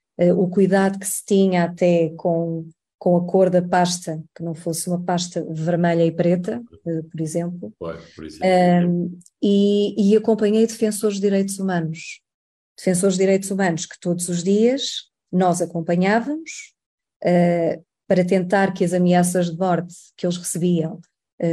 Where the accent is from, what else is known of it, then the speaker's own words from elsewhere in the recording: Centro, Portugal; eu venho da Beira, e eu cresci, eu já nasci depois do 25 de Abril, mas eu cresci, ainda apanhei os anos 70, não é? E anos 80, numa pequena cidade.